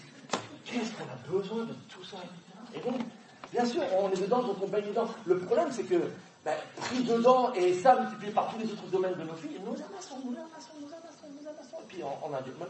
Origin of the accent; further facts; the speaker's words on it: Le Mans, Pays de la Loire, France; je suis né au Mans, et j'ai grandi dans la ville du Mans, donc nous, c'est les voitures.